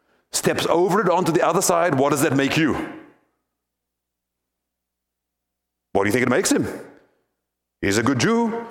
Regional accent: South Africa; As you know, we grew up in South Africa, and we grew up under apartheid.

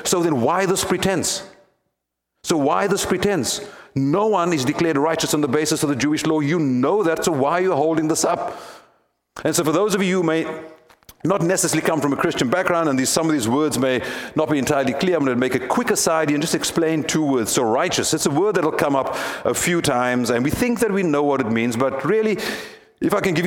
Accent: South Africa; As you know, we grew up in South Africa, and we grew up under apartheid.

